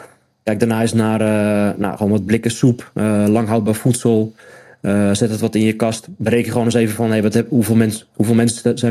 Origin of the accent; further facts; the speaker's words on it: Netherlands; Wij zitten denk ik allemaal als Nederlander best wel in de top.